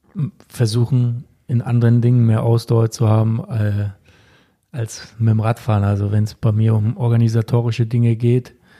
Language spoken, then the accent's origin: German; Kritzmow, Mecklenburg-Vorpommern, Germany; bei FSV Kritzmo, da wo ich herkomme